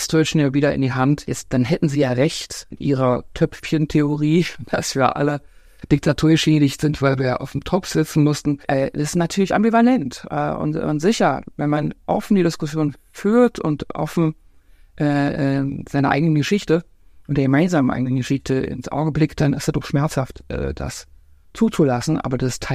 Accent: East Germany, Germany; So sah ich als Ostdeutscher mit meinem Ostanorak in dem westdeutschen Kaufhaus aus 1990.

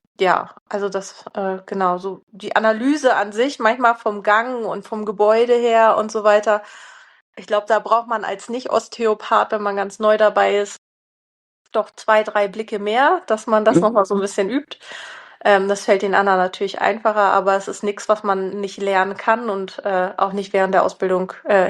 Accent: Schleswig-Holstein, Germany; ich komme ja aus Schleswig-Holstein, doch ein bisschen weiter wegziehen müssen

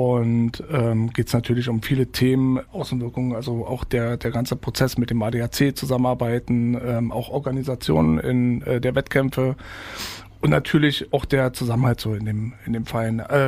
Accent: Potsdam, Brandenburg, Germany; Ich komme aus Potsdam

